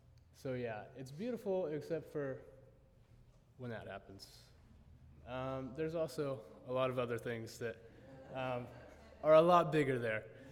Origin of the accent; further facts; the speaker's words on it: United States; And that's one of my normal seats because I'm American, and that's just where they make the Americans sit.